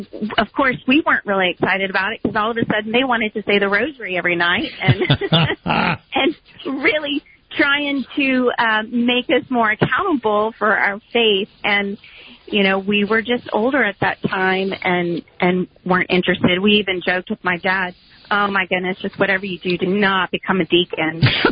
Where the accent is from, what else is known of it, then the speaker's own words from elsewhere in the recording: Louisiana, United States; I grew up in South Louisiana, where it's pretty culturally Catholic down there.